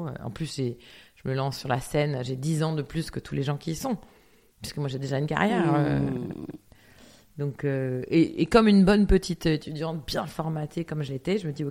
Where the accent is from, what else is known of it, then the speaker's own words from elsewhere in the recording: Île-de-France, France; Dans ma tête. De banlieusard. Hein. Je viens de Seine-et-Marne, moi.